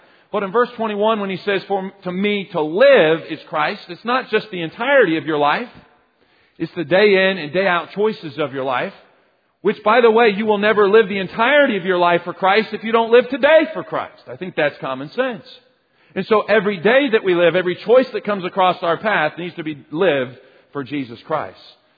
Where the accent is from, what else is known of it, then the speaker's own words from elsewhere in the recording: Kansas City, Missouri, United States; Now, I'm from Kansas City.